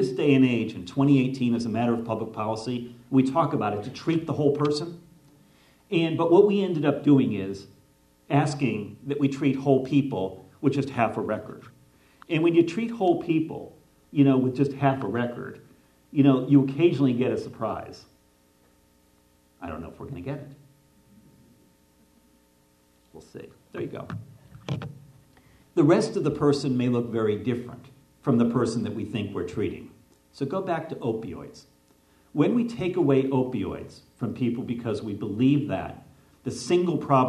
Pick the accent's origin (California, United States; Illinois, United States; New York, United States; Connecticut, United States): Connecticut, United States; Middletown; In my hometown of Middletown, Connecticut, we had one of the state psychiatric hospitals.